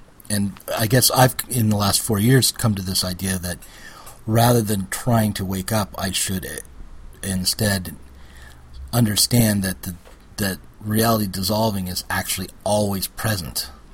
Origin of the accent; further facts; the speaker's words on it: United States; you know, I'm an American and the idea of being whole and being successful in my career